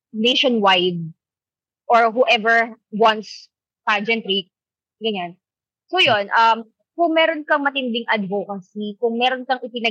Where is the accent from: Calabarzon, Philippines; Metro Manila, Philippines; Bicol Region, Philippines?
Calabarzon, Philippines; But taga Cavite ako, so ipapakita ko kung ano meron ng Cavite.